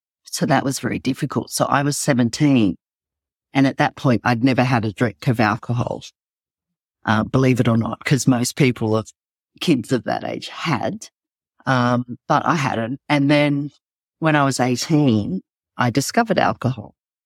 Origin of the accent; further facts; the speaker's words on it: Sydney, New South Wales, Australia; from Sydney, Australia